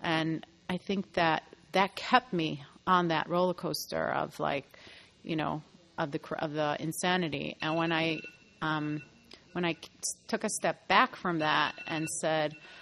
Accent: New Jersey, United States; from New Jersey. So I feel like ever since I've been born, I've been on an emotional roller coaster growing up in my very dysfunctional, chaotic home.

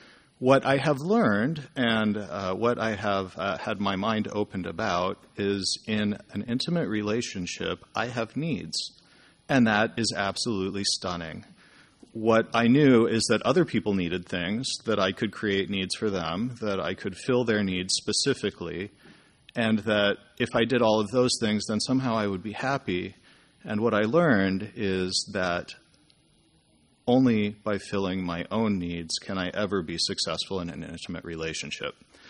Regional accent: San Juan, Puerto Rico; from San Juan, Puerto Rico.

